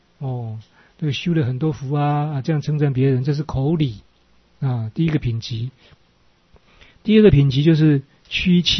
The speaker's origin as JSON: {"language": "Chinese", "country": "India", "second_language": "Chinese", "said": "甚至我们印度人这一个礼就是说我们用最尊贵的头去碰到对方的脚"}